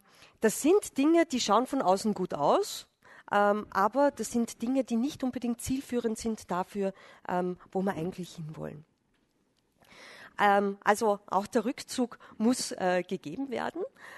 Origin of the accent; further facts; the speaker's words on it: Carinthia, Austria; now in Vienna, Austria; Ich komme aus Kärnten, mir geht es ähnlich. Also ich habe es dann in Wien im Flachland schon ein bisschen so